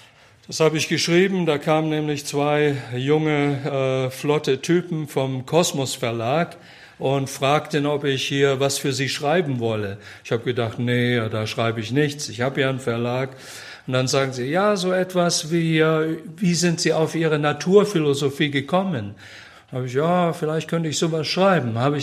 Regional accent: United States; Ich kenne das noch aus Amerika, als wir dort, ich bin ja in Amerika aufgewachsen.

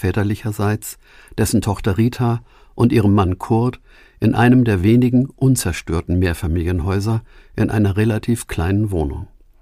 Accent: Hamburg, Germany; Der Stadtteil Winterhude, in dem meine Familie zur Zeit meiner Geburt am 12. Mai 1947 lebte, war im Zweiten Weltkrieg, wie große Teile meiner Heimatstadt Hamburg, fast komplett zerstört worden.

